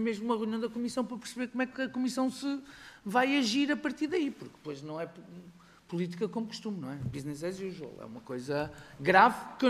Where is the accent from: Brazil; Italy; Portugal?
Portugal; Lisbon; sendo que eu sou de Lisboa